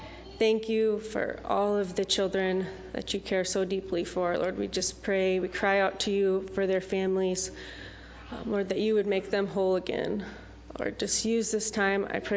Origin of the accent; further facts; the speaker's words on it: Freeman, South Dakota, United States; I was raised here in Freeman … Now my husband Daniel and I live in Yankton, South Dakota